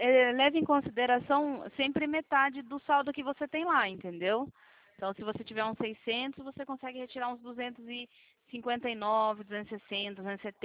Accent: Sorocaba, São Paulo, Brazil; Eu não conheço muito São Paulo, é que eu sou de Sorocaba, né?

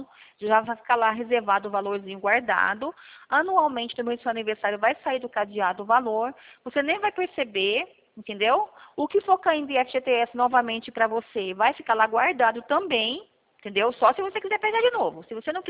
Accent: São Carlos, São Paulo, Brazil; Eu sou aqui de São Carlos, né?

